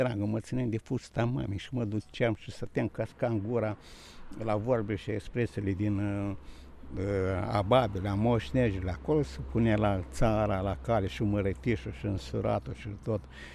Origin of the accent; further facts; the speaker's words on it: Luncani, Romania; born there; la Luncani, sus pe deal, care e un monument istoric, vechi, foarte frumos.